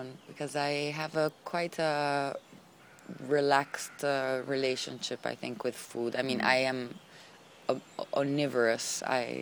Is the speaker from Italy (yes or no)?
yes; Rome, Lazio, Italy; I grew up in Rome. Yeah. I did.